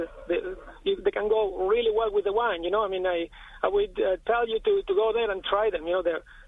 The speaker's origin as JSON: {"language": "English", "town": "Tudela", "region": "Navarre", "country": "Spain", "second_language": "English", "said": "I'm from Spain. I'm from the north of Spain. And actually, in this small town, Tudela, which is in Navarra, which is famous for all the, precisely for these veggies, you know."}